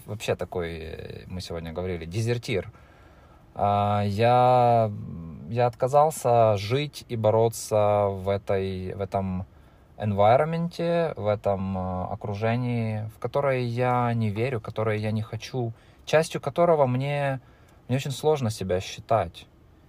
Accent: Lozova, Kharkiv Oblast, Ukraine; Да, я из Украины, из Харьковской области, из города Лозовая, который известен своей железной дорогой, ну и наркотиками, конечно.

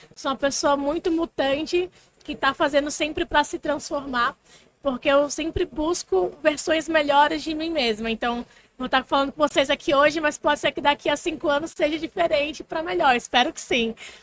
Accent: Rio Grande do Norte, Brazil; eu venho de uma família muito humilde, do Nordeste, história nordestina, sou do Rio Grande do Norte. Meus pais carregam aquela história tradicional nordestina do interior da Paraíba.

